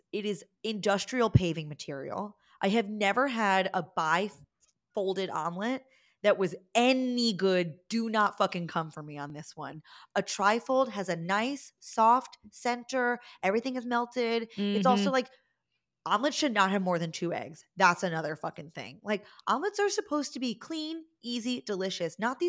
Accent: New York, United States; accent: New York; Sorry that my New York accent offended you.

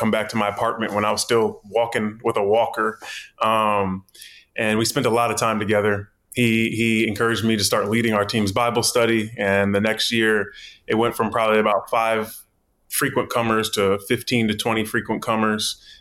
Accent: Laurel, Maryland, United States; So I'm from Laurel, Maryland. Virginia came into my history just through college. So I grew up in a Baptist church.

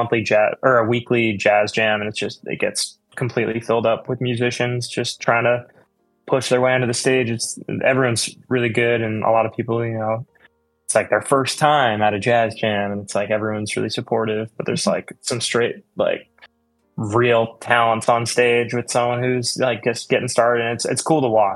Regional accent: Maine, United States; oh, I'm from Maine. Like, I feel like there's like no one kind of in the scene up there.

